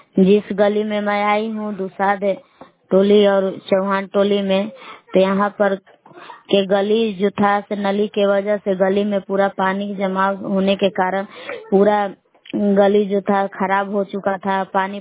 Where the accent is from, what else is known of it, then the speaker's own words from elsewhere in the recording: Belaw, Bihar, India; ग्राम बेलाव जिला कैमूर भभुआ के निवासी हूँ।